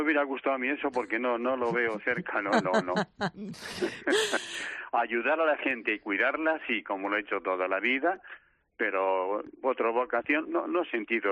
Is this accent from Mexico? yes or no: no; Amayuelas de Arriba, Castile and León, Spain; Soy de Amayuelas de Arriba.